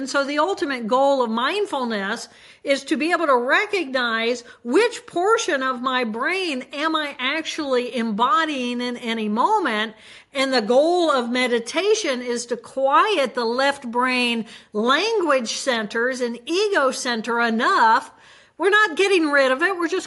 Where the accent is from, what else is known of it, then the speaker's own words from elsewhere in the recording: Indiana, United States; And I'm from Indiana and that's why I'm focused on basketball, because that's what we do here.